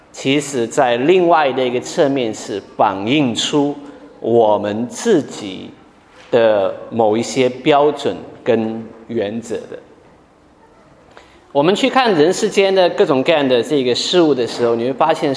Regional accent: China; 那同样我们中国人认为说喜庆的时候要穿红色的这个衣服哈

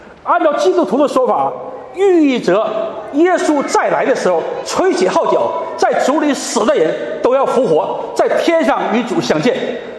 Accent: China; 我们中国人过中秋节，我们看到的是家庭的团圆。

